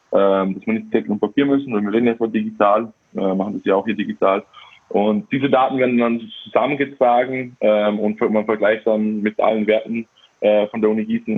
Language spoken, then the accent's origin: German; Austria; Bei uns in Österreich